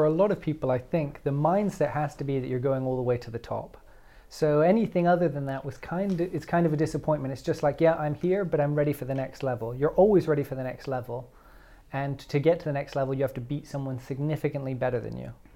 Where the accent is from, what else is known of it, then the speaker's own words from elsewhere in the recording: British Virgin Islands; So our parents took us to the British Virgin Islands when I was very small.